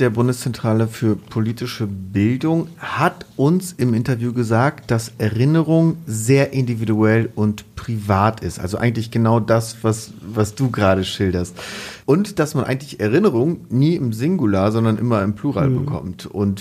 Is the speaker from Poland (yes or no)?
yes; Poland; ich komme aus Polen